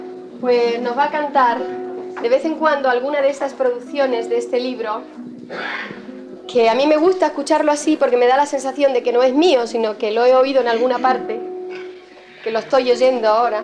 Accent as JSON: {"language": "Spanish", "country": "Spain", "tie": "born or raised there", "said": "yo he aprendido en mi tierra cuando era niña, es decir, la Baja Extremadura o la Alta Andalucía"}